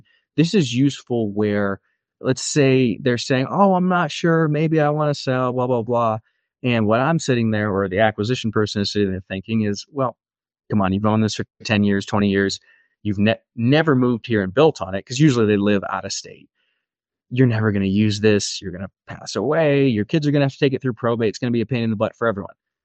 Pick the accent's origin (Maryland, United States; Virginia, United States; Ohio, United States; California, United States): Ohio, United States; now in Colorado, United States; You know, I live in Colorado, but I'm originally from Ohio.